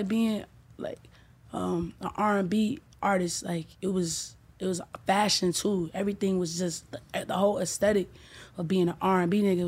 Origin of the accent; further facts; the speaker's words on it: Memphis, Tennessee, United States; Yeah, so born and raised in Memphis, Tennessee